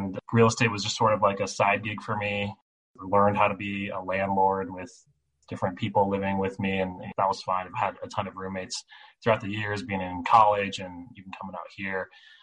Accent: California, United States; moved away; Saw a home that I liked, brand new build. I'm from California originally.

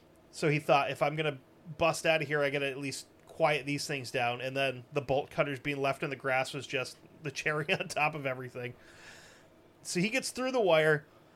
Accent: United Kingdom; I'm British and I have to do everything properly

